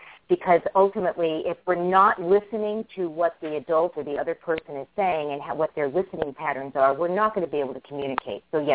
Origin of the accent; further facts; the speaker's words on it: California, United States; also born or lived in Tennessee; now in Napa, United States; Actually, I was born in Tennessee and grew up in Southern California from the time that I was 2 years old.